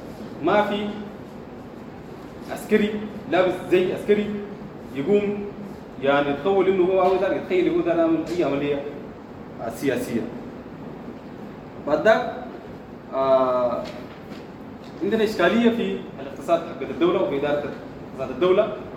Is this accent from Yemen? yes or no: no; Sudan; احنا كشعوب سودانية